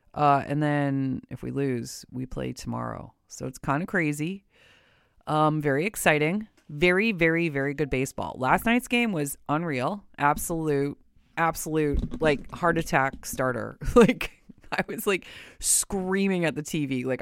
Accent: Windsor, Ontario, Canada; But I'm like an honorary Detroit girl. I'm from Windsor. And I actually went to school in Detroit. Went to Detroit Mercy.

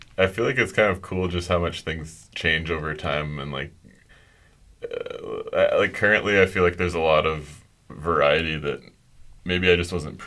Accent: Moose Jaw, Saskatchewan, Canada; I'm from Moose Jaw, Saskatchewan

